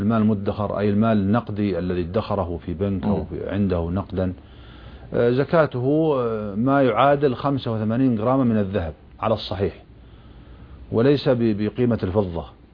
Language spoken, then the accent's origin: Arabic; Saudi Arabia; عندنا في السعودية